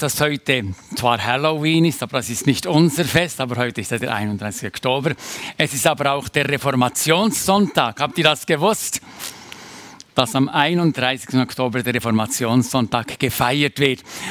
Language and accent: German; Bern, Switzerland; Es ist ein Stück ein Heimspiel hier als Berner Oberländer im Wallis zu sein.